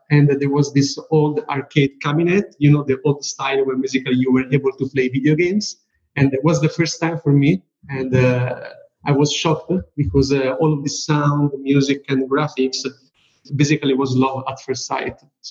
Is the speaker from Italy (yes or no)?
yes; Italy; I am from Italy